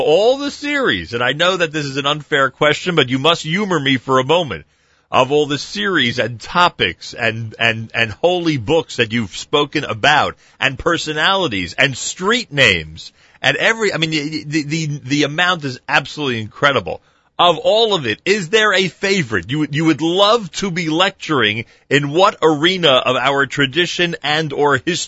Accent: New Jersey, United States; where I grew up in the New Jersey area

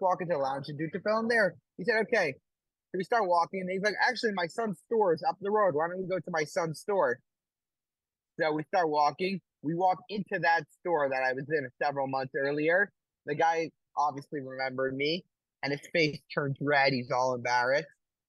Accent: Crown Heights, New York, United States; Yeah, I grew up in Crown. I grew up in Crown High.

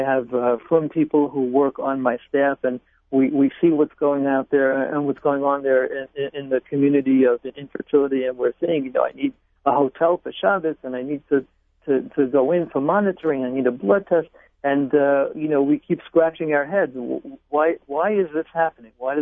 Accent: Brooklyn, New York, United States; Well, Nachum, I grew up in Brooklyn. I live in Brooklyn. I live in an Orthodox community.

